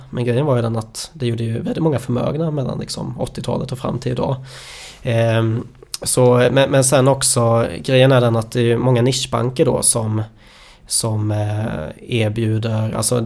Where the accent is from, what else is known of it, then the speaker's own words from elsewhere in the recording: Småland, Sweden; Jag är ju smålänning från början också.